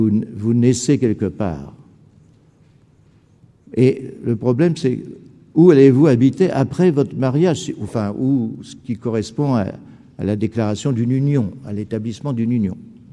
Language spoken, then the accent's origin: French; Cambrai, Hauts-de-France, France; Moi, je suis du Nord, et bien, chez les Ch'timis, en tout cas du côté de Cambrai, je me souviens que je ne pouvais pas comprendre quand j'étais petit.